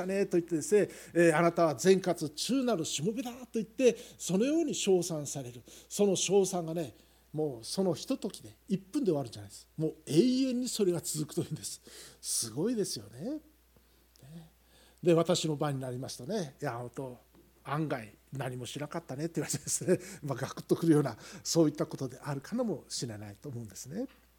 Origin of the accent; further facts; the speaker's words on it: Hiroshima, Japan; born there; now in Osaka, Japan; まあ、私は広島生まれで、ね、大阪に来て